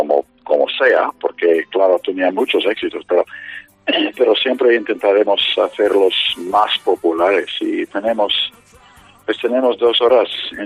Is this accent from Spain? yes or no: no; United States; Spanish is a second language; Soy americano y viví en América.